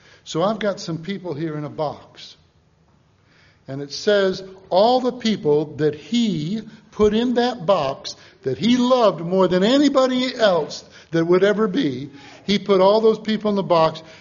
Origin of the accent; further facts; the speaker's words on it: Chicago, Illinois, United States; When I grew up in Chicago